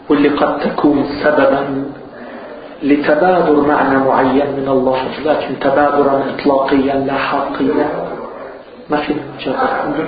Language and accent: Arabic; Lebanon; واللي توجد أنه عندنا في لبنان إذا أطلق لفظ اللحم لوين بينصرف؟